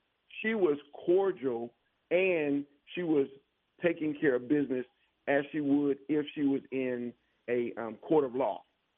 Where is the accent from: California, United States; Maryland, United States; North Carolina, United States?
North Carolina, United States; Raleigh; so I'm from Raleigh, North Carolina. I'm born in the city of Raleigh